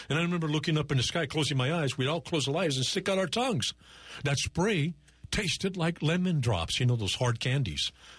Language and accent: English; Douglas, Arizona, United States; born there; I was born on the U.S.-Mexican border. I was born in Douglas, Arizona.